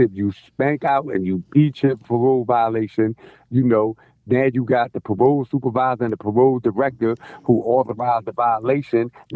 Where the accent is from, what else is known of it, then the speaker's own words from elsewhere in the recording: New York City, New York, United States; So look, I'm from Spanish Harlem. You hear me? I just lived in the Bronx